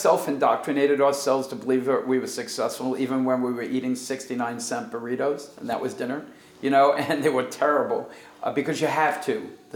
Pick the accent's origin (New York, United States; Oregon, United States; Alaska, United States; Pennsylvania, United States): New York, United States; Brooklyn; And I grew up in Brooklyn, New York, moved to Jersey.